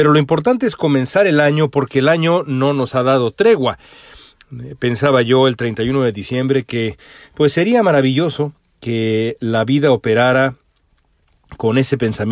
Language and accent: Spanish; Mexico; hemos visto en mi país, en México, pues mensajes equivocados